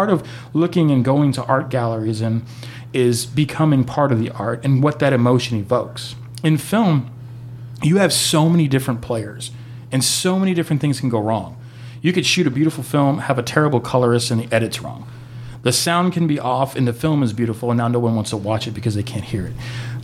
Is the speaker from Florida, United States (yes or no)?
yes; Florida, United States; I mean, I grew up in South Florida. We have it.